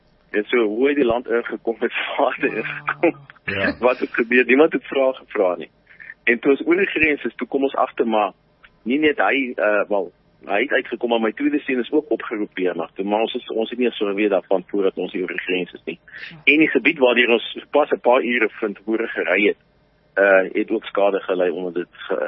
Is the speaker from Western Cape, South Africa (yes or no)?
yes; Paarl, Western Cape, South Africa; now in Ukraine; ek het in die Parel groot geword en ek is in 95 in Oekraïne in.